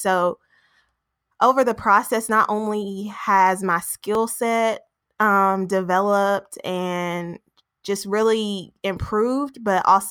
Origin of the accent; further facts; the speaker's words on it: Kentucky, United States; now in Atlanta, United States; I'm from Kentucky. I currently reside in Atlanta. I've been here for about 2 years now.